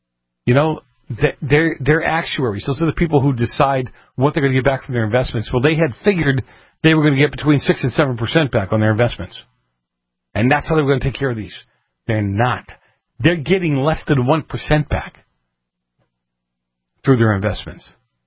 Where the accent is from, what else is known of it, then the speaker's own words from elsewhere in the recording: Massachusetts, United States; Massachusetts, my home state, hopefully it doesn't show, over $26 billion in total debt